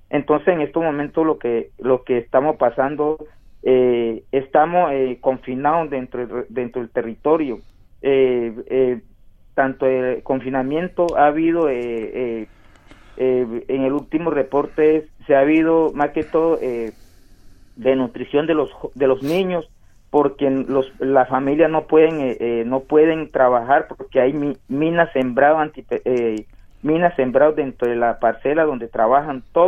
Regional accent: Riosucio, Chocó, Colombia; soy del departamento de Chocó, municipio de Río Sucio, frontera entre Colombia con Panamá.

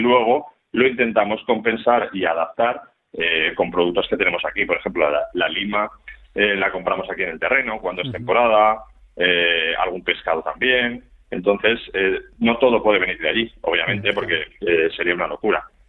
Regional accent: Valencian Community, Spain; Pues yo soy valenciano además de pura cepa

